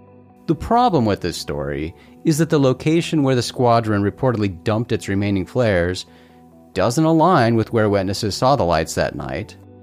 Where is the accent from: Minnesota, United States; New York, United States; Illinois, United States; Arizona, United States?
Arizona, United States; Phoenix; I grew up in Phoenix's far west valley. I'm talking about the middle of nowhere, nothing but desert all around.